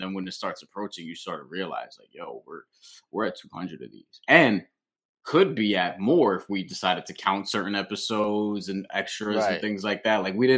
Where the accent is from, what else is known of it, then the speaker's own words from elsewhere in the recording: New York, United States; because I'm from New York. Timmy's from the Bahamas.